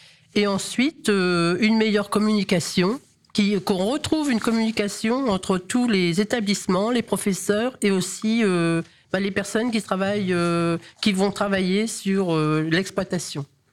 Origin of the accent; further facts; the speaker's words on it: Cailly-sur-Eure, Normandy, France; je suis originaire de la Vallée d'Eure, à Cailly-sur-Eure, où mes parents étaient agriculteurs et minotiers. Ensuite, j'ai fait mes études à Évreux.